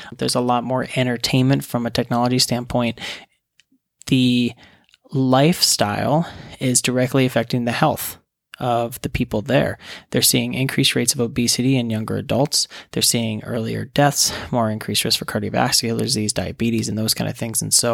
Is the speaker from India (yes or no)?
no; West Virginia, United States; Growing up in West Virginia, I had a stick shift, and my dad let me have it.